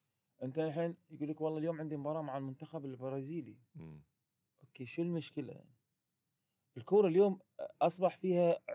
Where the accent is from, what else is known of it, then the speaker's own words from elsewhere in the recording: Qatar; أنا رشحت المنتخب القطري كوني كقطري أتمنى.